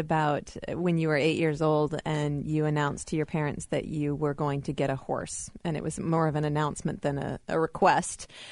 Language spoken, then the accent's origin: English; Iowa, United States; Well, and I think growing up in Iowa, it's very easy to take it for granted. And I lived out of the state for 10 years.